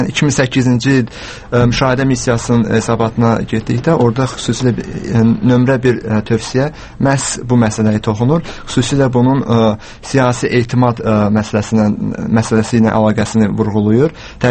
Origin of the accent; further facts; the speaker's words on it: United States; Mən özüm Amerika Birləşmiş Ştatlarındanam